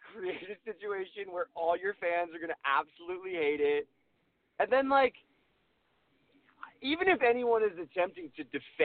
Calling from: Los Angeles, California, United States; Los Angeles.

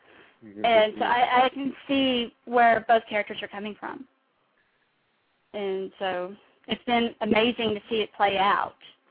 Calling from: Kaufman, Texas, United States; I'm calling from Kaufman, Texas, actually.

